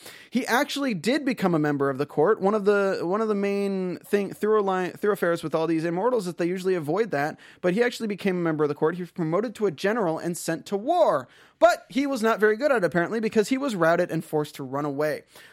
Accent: North Carolina, United States; now in California, United States; again, I'm from North Carolina, and I live in California. I don't speak Chinese.

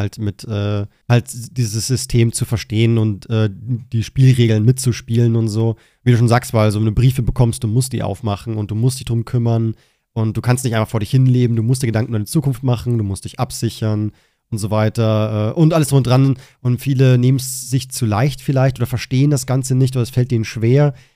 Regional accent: Bavaria, Germany; Und natürlich habe ich Bier zu Hause, ich bin ein Bayer

